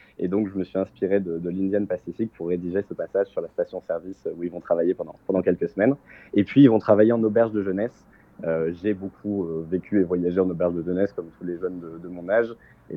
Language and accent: French; Auvergne-Rhône-Alpes, France; J'ai grandi dans la Drôme, comme Pierre, donc, qui est originaire du Sud-Est. J'ai fait mes études à Paris, comme Valentin.